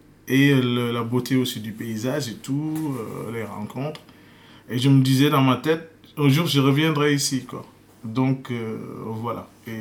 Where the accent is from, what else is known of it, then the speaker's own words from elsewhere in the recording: Saint-Louis, Senegal; je viens d'Ndar Saint-Louis, je suis né là-bas en 1979.